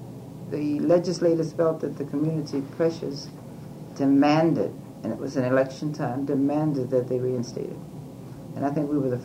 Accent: Miami, Florida, United States; Born and raised in Miami, just where, right in the area that I'm representing.

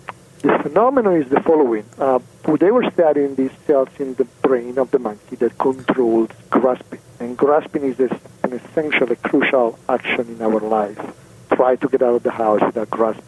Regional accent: Italy; accent: Italian; English is a second language; moved away as an adult; at some point when I moved from Italy, you can guess I'm Italian from my accent.

